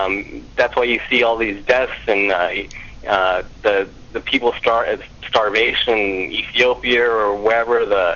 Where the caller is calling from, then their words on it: West Palm Beach, Florida, United States; I'm calling from West Palm Beach, Florida.